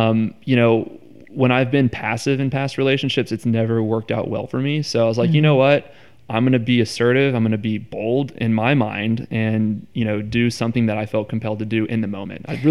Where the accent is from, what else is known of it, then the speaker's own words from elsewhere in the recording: Houston, Texas, United States; I grew up in Houston and I went to a very diverse public school in Houston.